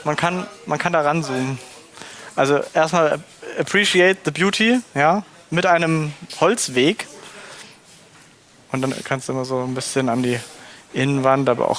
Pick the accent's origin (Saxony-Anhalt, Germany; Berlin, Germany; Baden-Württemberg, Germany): Baden-Württemberg, Germany; Genau, ich bin Schwabe, deswegen die Maultaschen.